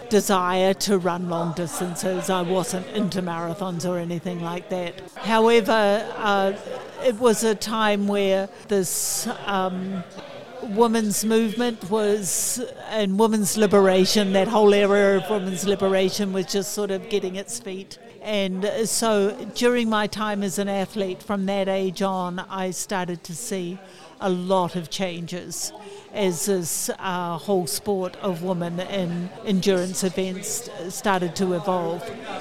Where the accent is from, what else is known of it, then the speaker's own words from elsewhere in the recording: New Zealand; I am from New Zealand.